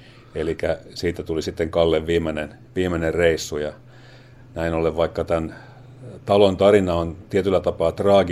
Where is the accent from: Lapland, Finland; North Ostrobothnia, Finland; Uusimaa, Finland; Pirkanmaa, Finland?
Pirkanmaa, Finland; Tampere; born there; also born or lived in abroad; itse olen syntyjään tamperelainen ja sen jälkeen asunut sitten ympäriinsä vähän ulkomaillakin